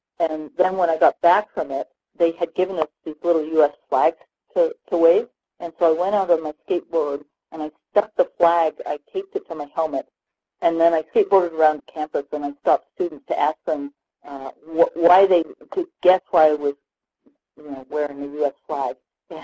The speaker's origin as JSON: {"language": "English", "country": "Canada", "lives_now": "United States", "said": "I want to make it clear I'm still a Canadian citizen. I now have dual citizenship"}